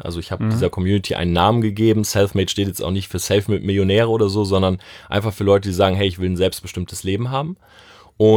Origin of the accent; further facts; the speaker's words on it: Delmenhorst, Lower Saxony, Germany; ich komme ursprünglich aus Delmenhorst.